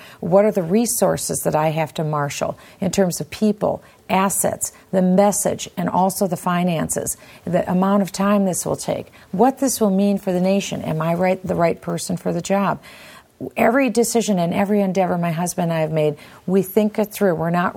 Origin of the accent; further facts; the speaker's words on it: Iowa, United States; That's so reflective of what I saw growing up in Iowa.